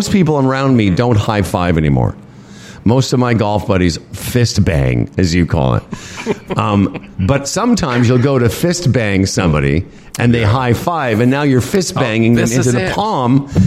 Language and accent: English; Moose Jaw, Saskatchewan, Canada; now in Toronto, Canada; well, I'm originally from Moose Jaw.